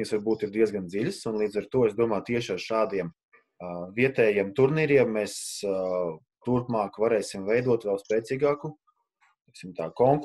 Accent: Rēzekne, Latgale, Latvia; Un, tā kā es pats nāku no Rēznes, ka es būšu tur un atklāšu to pasākumu.

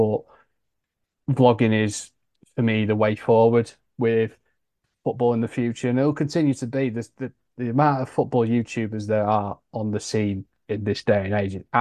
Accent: Doncaster, Yorkshire and the Humber, United Kingdom; with Donny Rovers where it's your club that you support. It's my hometown club, and you have to be impartial.

